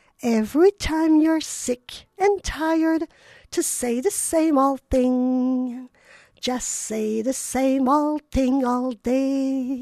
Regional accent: Ontario, Canada; born there; first language English/French; C'est parce que moi, vous le savez, je suis née en Ontario. Ma langue natale est et l'anglais et le français.

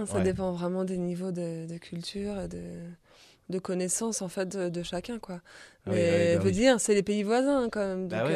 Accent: France; En fait, moi, je suis pas turque. Toi, t'es pas syrien. Enfin, on est français, quoi.

